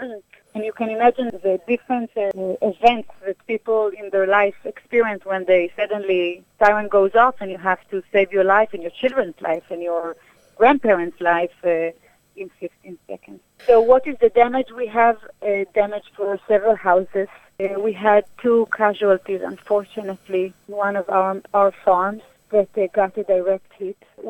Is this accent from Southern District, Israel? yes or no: yes; Eshkol, Southern District, Israel; born or raised there; also born or lived in Sinai